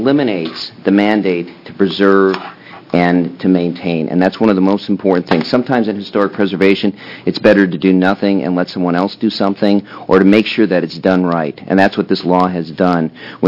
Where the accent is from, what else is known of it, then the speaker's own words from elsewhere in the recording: Oregon, United States; A lot of these are centered in Portland, because I am from Multnomah County.